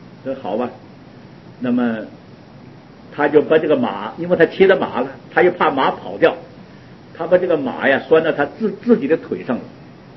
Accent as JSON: {"language": "Chinese", "region": "Northeast China", "country": "China", "tie": "born or raised there", "said": "我小时候啊，在我们老家啊，听他们老人讲啊"}